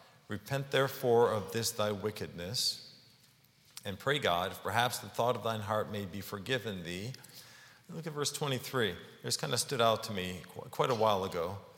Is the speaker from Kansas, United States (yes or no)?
no; Dyer, Indiana, United States; But I can remember being a young boy, and I grew up in Dyer, Indiana. My grandfather had a farm there, 5 acres there.